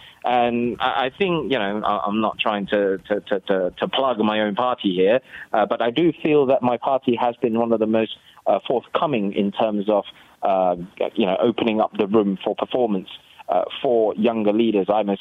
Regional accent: Perak, Malaysia; English is a second language; And in my home state, Perak, we were one of the earliest to have done so.

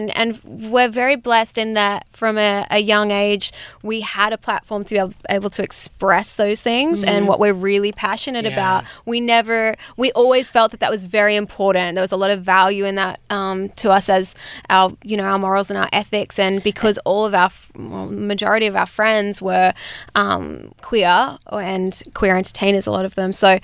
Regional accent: Brisbane, Queensland, Australia; We're from Brisbane, Queensland.

